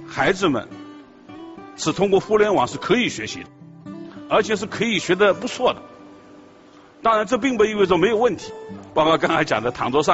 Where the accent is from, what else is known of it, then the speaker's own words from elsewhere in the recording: China; 大家都知道教育啊，一直是我们中国人心中的焦点